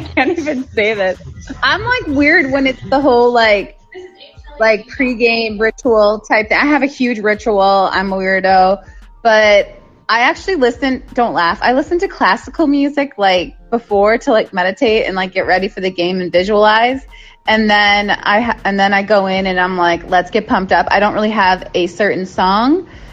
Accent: Green Bay, Wisconsin, United States; I'm from Green Bay, Wisconsin.

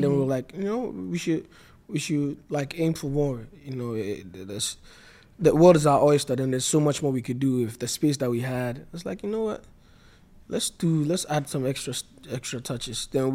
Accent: Ghana; born there; because I'm not just Ghanaian because I was born there, but I'm Ghanaian because it was in me before I came out.

